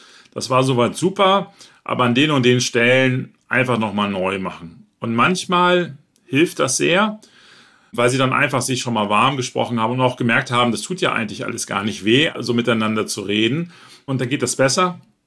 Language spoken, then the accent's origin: German; Northern Germany, Germany; ich selber bin auch aus Norddeutschland, ich kenne